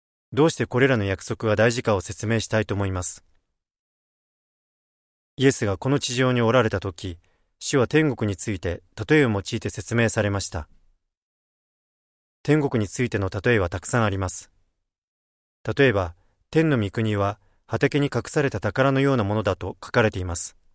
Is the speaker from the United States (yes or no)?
yes; Iowa, United States; Japanese is a second language; 私はアイオワ州で育ちましたが、私たちの住んでいた町には、町からそれほど遠くないところにゴミ捨て場がありました。